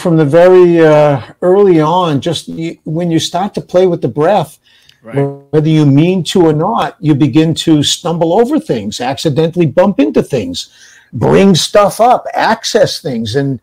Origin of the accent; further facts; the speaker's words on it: New Bedford, Massachusetts, United States; I was raised in New Bedford, Massachusetts, which is where Moby Dick, you know, and there's a whaling capital of the world, Catholic school, factory, industry town